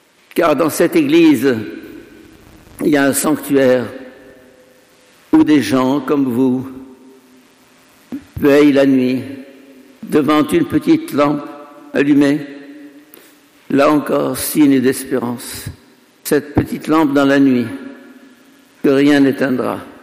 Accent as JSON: {"language": "French", "country": "Egypt", "said": "Nous la connaissons chez nous en Égypte et dans tout le Proche-Orient."}